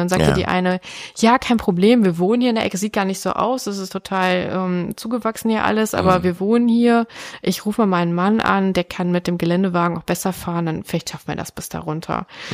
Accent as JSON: {"language": "German", "town": "Eindhoven", "region": "North Brabant", "country": "Netherlands", "said": "also ich komme aus Eindhoven"}